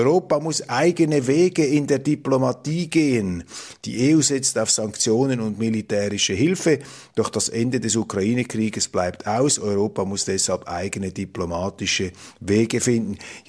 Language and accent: German; Switzerland; was uns ja als Schweizer sowieso nicht zusteht